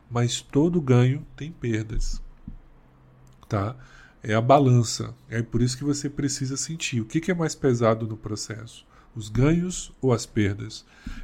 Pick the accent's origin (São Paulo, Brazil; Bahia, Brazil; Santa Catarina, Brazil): Bahia, Brazil; vira e mexe, como bom baiano, a expressão, né?